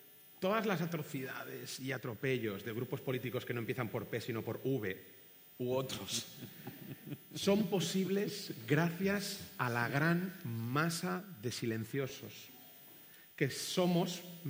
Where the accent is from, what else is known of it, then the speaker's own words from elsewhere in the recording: Barcelona, Catalonia, Spain; si yo como barcelonés no me hubiera vendido esa casa a un fondo buitre